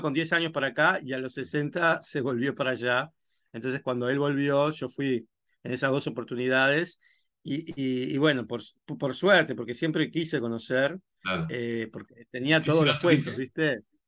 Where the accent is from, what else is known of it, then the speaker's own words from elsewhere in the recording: Uruguay; yo me siento sumamente italiano, ¿no? No, no solo uruguayo, obviamente 100% uruguayo, pero también muy italiano.